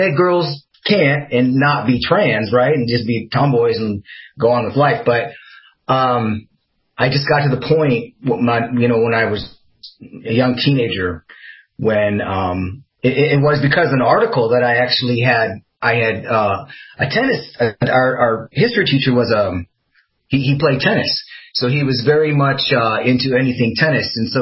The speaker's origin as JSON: {"language": "English", "region": "Midwest", "country": "United States", "tie": "born or raised there", "said": "I mean, I grew up in the Midwest, you know, nobody didn't know what, people didn't know you could have sex changes"}